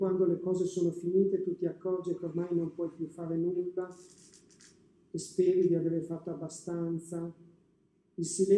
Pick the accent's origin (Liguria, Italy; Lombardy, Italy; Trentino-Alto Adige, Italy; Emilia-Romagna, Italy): Emilia-Romagna, Italy; Bologna; da bolognese è impossibile non dire